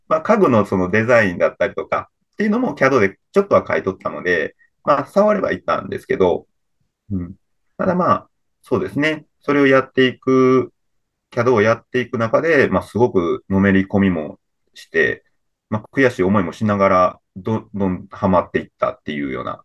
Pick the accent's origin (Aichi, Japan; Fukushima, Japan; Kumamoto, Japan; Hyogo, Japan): Hyogo, Japan; 僕は兵庫県の、方の出身の人なんですけど